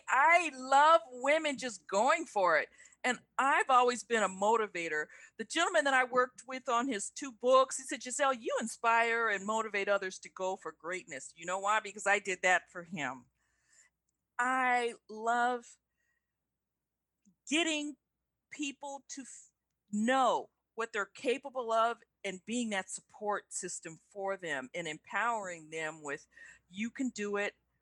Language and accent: English; Riverside, California, United States; Come to think of it, in my hometown of Riverside, California, one of my classmates was, she had a seizure.